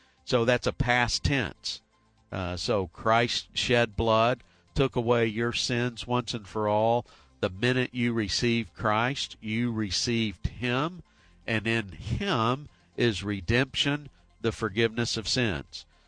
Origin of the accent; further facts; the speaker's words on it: the South, United States; You know, I grew up down in the South, and we had the blue laws, and, you know, everything closed on Sunday